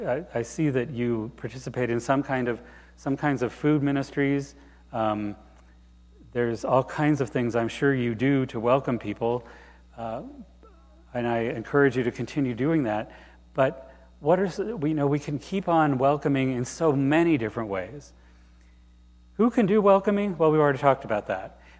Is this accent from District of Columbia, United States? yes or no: no; Finneytown, Ohio, United States; Amy left out the part that I grew up in Finneytown in northeastern Hamilton County, and all my family and friends mostly had, not friends, my family had moved away, and I never expected to come back here.